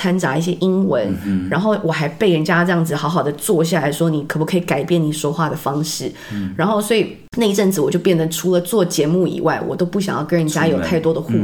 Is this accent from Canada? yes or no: yes; Canada; now in Taiwan; 因为我也是就是国外回来的，我虽然在台湾出生，可是呢我的确是在加拿大长大的。